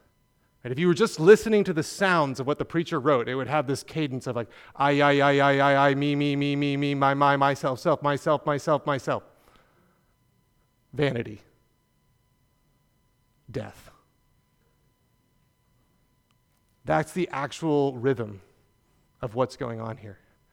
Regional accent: North Carolina, United States; I grew up in North Carolina, not in Oregon.

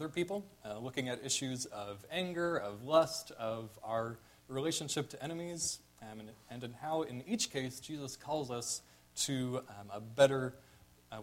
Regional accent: Arizona, United States; moved away as an adult; also born or lived in Colorado; I moved here about a year and a half ago from Colorado, where I was in seminary. But before that, I grew up in Arizona.

